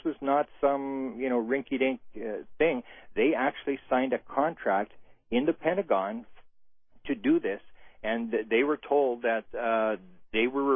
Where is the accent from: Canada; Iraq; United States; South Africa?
Canada; because I'm a Canadian